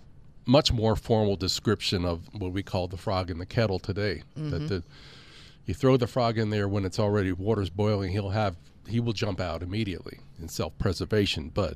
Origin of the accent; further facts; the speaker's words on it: Pennsylvania, United States; or in my home state, Pennsylvania, which has suffered immensely under a blue governor.